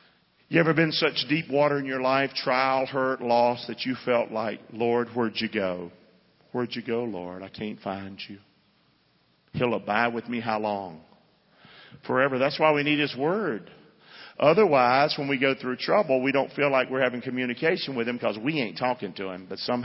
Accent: Rockingham, North Carolina, United States; So here I'm from Rockingham. I never prayed. Never knew anything about prayer.

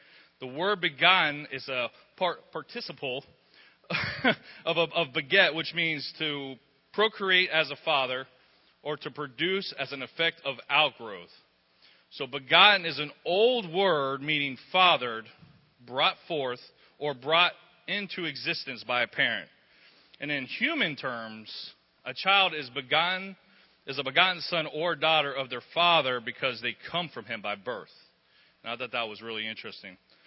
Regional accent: Englewood, Florida, United States; But I was born right here in Englewood, Florida, like Pastor said. And, yeah, I graduated with Mitch. I've been here my entire life, and I've seen it grow from one street.

